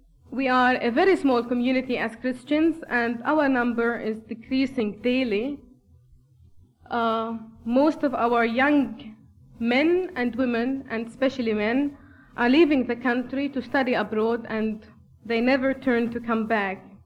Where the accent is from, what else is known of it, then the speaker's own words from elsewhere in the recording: Palestine; first language Arabic; English is a second language; now in Heidelberg, Germany; coming from Palestinian context on this theme. Since English is not my mother tongue, Arabic is my mother tongue, and I'm studying in Heidelberg, Germany.